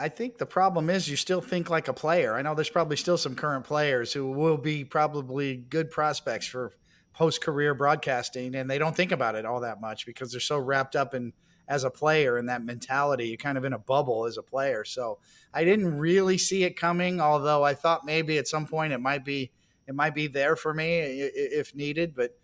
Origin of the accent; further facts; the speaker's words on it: Kansas City, Missouri, United States; now in New York, United States; I'm from Kansas City. I'd never been to New York when I was traded to the Mets, and they taught me how to love New York